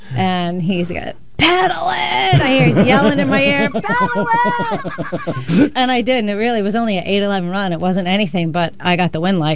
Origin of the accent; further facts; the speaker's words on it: New York, United States; I know, which is odd since we're from New York originally.